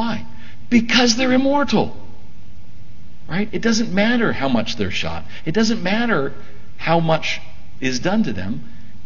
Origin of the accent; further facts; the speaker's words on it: United States; me growing up as an American boy